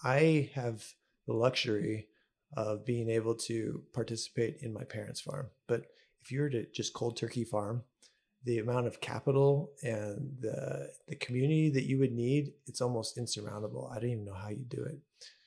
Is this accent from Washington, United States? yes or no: yes; Edwall, Washington, United States; And I just look at my hometown of Edwall.